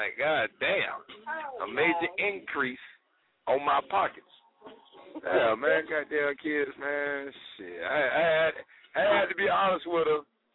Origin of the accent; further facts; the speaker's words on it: Puerto Rico; Ever since I came from Puerto Rico